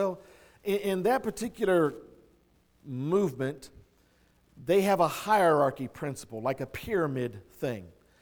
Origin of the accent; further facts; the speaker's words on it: Kansas, United States; we'd gone back home to Kansas. Yes, I'm from Kansas. I'm a plain person, as you can tell.